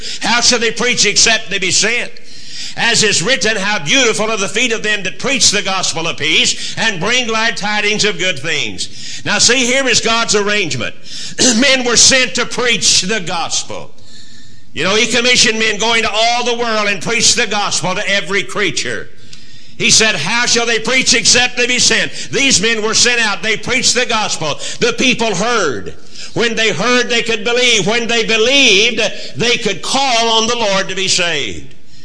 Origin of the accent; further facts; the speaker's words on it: California, United States; I grew up in California.